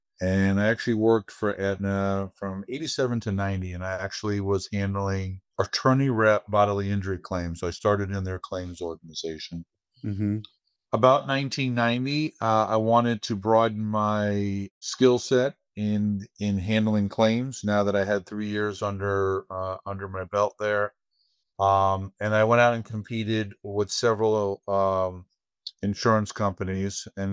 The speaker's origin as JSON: {"language": "English", "region": "New York", "country": "United States", "tie": "born or raised there", "also_born_or_lived": "Marietta, Georgia", "said": "Yeah, I was born in actually New York City and moved to Long Island as a three-year-old and was there until I started high school. And then I finished my high school journey in Marietta, Georgia."}